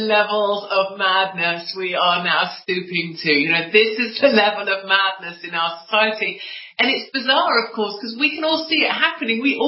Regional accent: United Kingdom; And I think as a Brit

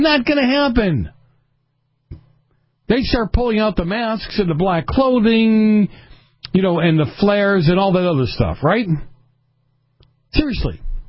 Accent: Boston, Massachusetts, United States; I almost feel like it's one of those scams I grew up with in Boston.

